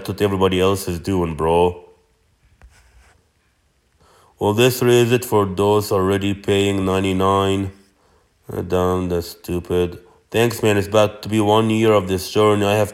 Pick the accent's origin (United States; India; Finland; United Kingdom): India; Brother, I'm an Indian guy.